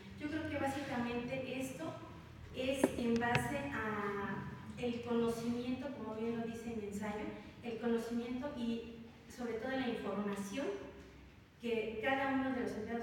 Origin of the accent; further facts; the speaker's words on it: Mexico; Soy originaria y vecina de esta ciudad.